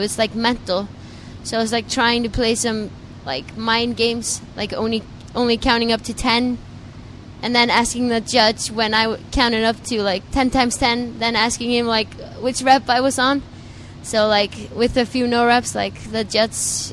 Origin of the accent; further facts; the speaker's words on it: Iceland; English is a second language; No, I'm from Iceland.